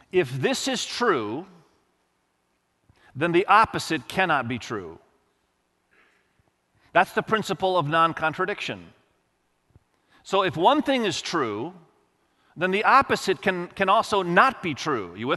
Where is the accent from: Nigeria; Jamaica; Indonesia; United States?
Indonesia; moved away as an adult; I grew up in Indonesia until I was almost 20 years of age, even though my parents were with me. I mean, there were Muslims all around me and there were some Christians all around us.